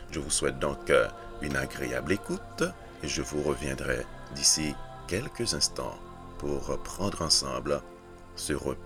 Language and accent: French; Haiti; born there; dans mon pays d'origine, mon pays natal qui est Haïti.